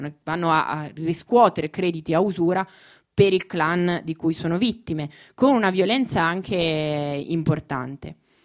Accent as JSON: {"language": "Italian", "town": "Milan", "region": "Lombardy", "country": "Italy", "tie": "born or raised there", "said": "Io sono di Milano, sono milanese di nascita, ho sempre vissuto a Milano, quindi per me studiare Roma è stata una grande sfida"}